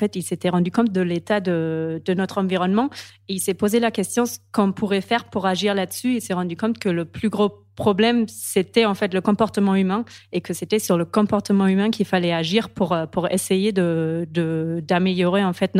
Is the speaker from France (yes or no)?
no; Germany; French is a second language; Oui, moi, en fait, je suis allemande. Donc, c'est pour ça le petit accent.